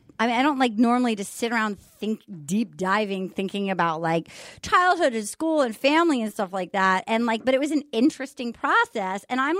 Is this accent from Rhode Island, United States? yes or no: yes; Rhode Island, United States; How much of your childhood, because I grew up in Rhode Island